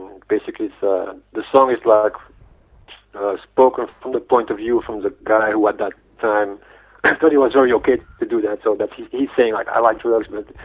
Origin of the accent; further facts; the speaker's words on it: Belgium; I was like the only guy from Belgium.